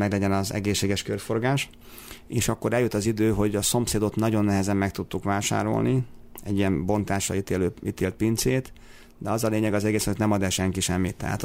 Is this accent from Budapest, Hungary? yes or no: no; Tata, Komárom-Esztergom, Hungary; Tehát én tényleg én elfogult tatai vagyok, büszke tatai vagyok